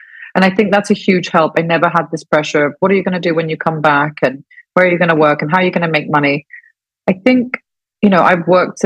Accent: Cyprus; growing up in Cyprus, it's not something you hear often

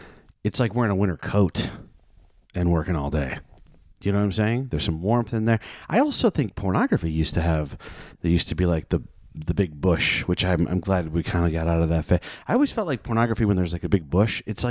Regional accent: United States; No, I'm an American.

